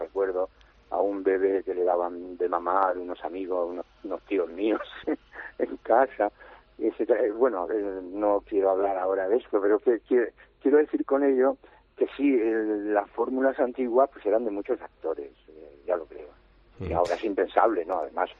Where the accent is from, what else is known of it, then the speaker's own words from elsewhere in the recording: Vera, Andalusia, Spain; Yo recuerdo de niño en Vera que vino una compañía con una carpa